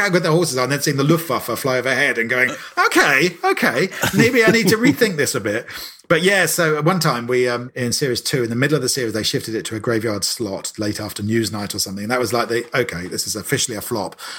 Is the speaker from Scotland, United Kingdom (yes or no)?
no; Maidenhead, South East England, United Kingdom; go back to my hometown in Maidenhead and stand for Parliament